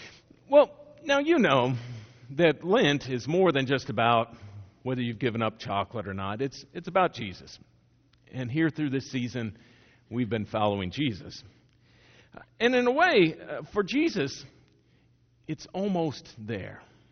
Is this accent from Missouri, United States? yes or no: yes; Missouri, United States; Now, I grew up in Missouri, and it's sort of similar if you grew up in Indiana. We don't have mountains.